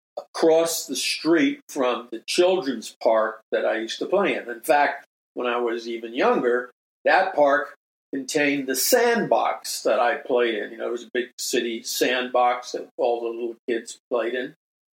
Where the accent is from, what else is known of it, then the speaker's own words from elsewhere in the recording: Queens, New York, United States; I recall the time as a young boy growing up in Queens, and this was the time of gang activities, okay?